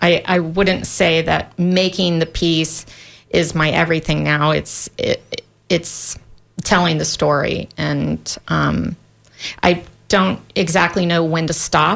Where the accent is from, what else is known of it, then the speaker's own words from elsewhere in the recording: Florida, United States; I am inspired by my garden and the beaches that I grew up on in Florida.